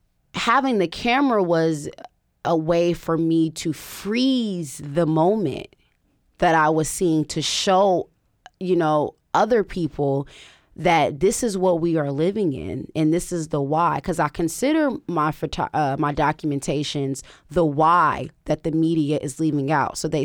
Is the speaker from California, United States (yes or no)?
yes; Oakland, California, United States; you know, I'm from Oakland. And not only am I from Oakland, I am from East Oakland.